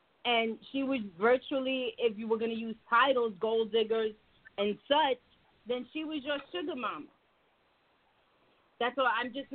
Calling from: Brooklyn, New York, United States; I'm calling from Brooklyn, New York.

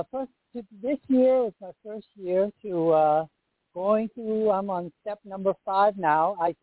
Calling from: Chinatown, California, United States; I'm calling from Chinatown, California.

